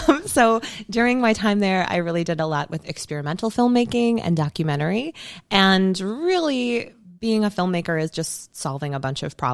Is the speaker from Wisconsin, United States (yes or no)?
yes; Menasha, Wisconsin, United States; I grew up in Menasha, Wisconsin.